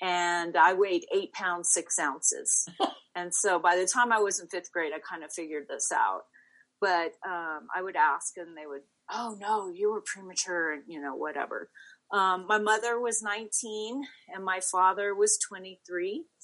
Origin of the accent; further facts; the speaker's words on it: El Paso, Texas, United States; born there; I was born in El Paso, Texas